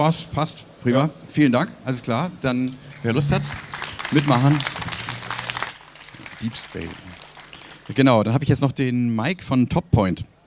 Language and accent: German; Hamburg, Germany; now in Munich, Germany; als ehemaliger Hamburger, beziehungsweise ich bin ja Hamburger, ich muss in München wohnen